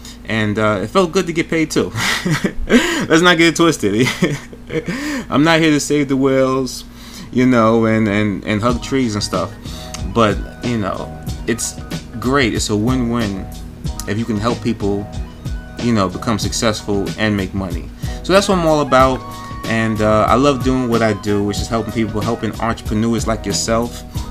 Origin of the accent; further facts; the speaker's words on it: New York, United States; I'm from New York.